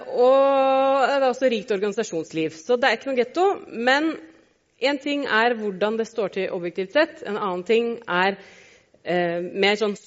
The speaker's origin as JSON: {"language": "Norwegian", "town": "Furuset", "region": "Oslo", "country": "Norway", "said": "så spør noen hvor kommer du fra, så sier du Furuset"}